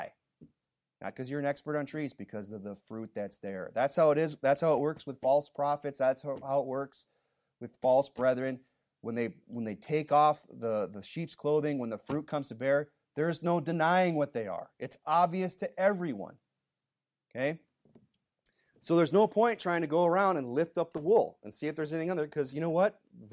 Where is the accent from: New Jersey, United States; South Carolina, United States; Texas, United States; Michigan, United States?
Michigan, United States; I know I came from Michigan with places like Glen Arbor, you know, and Ann Arbor, but that doesn't make me an arborist